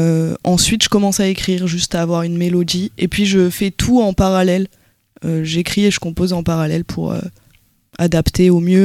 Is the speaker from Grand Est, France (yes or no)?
no; Montreuil, Île-de-France, France; Oui, je suis du Montreuil, je suis du vrai Montreuil